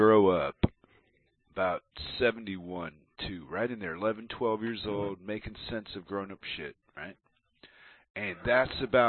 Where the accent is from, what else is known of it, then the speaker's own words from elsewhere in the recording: United States; I made fun of them because I come from America, so I know what an entertainment program is.